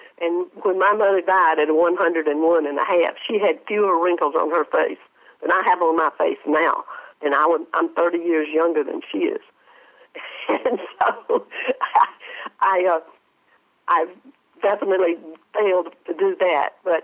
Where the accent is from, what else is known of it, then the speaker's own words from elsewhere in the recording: South Carolina, United States; born there; moved away as an adult; also born or lived in Tennessee / Louisiana / Georgia / Florida; Well, I was born in South Carolina.